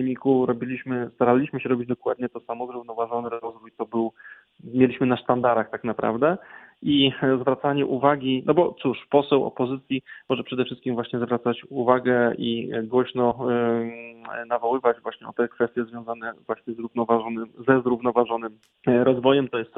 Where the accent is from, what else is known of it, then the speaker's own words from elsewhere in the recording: Wałbrzych, Lower Silesian Voivodeship, Poland; Sam pochodzę z aglomeracji wałbrzyskiej, gdzie na przestrzeni lat nasz region otrzymywał bardzo wiele ciosów.